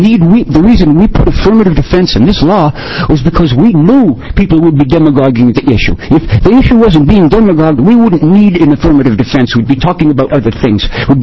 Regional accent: Williams, Oregon, United States; I'm from Williams, Oregon.

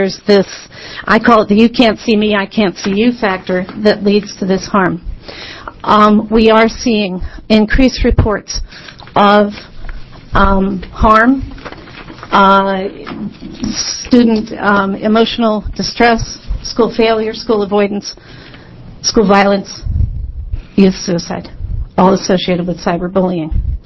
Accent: Eugene, Oregon, United States; I'm from Eugene, Oregon.

